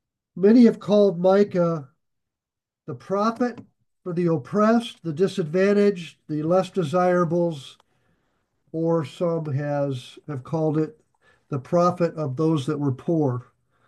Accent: Nebraska, United States; I'm a Cornhusker. I grew up in the Midwest and spent a lot of time around people with agriculture

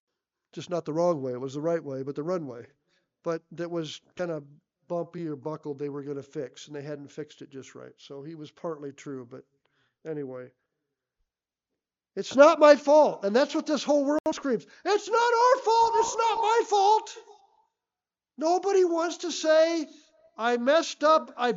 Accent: California, United States; Though I am a Californian, I make frequent trips to New York.

